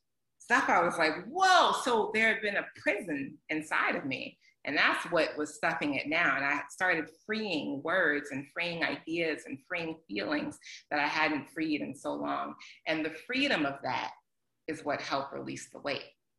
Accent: Atlanta, Georgia, United States; I grew up in Atlanta. I had to. I had to figure it out for myself.

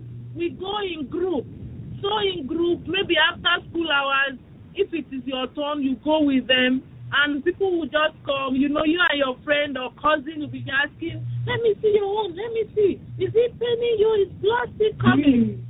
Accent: Nigeria; I am a Nigerian. I was born on December 20, 1972. I studied English language at the University of Lagos.

